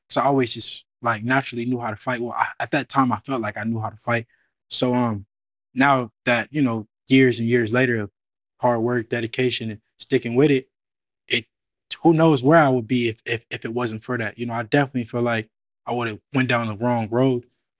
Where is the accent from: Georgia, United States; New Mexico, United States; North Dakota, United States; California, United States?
California, United States; Oakland; now in Las Vegas, United States; Nah, we moved to Vegas because just we come from Oakland, California, mm-hmm. where it was just a lot of violence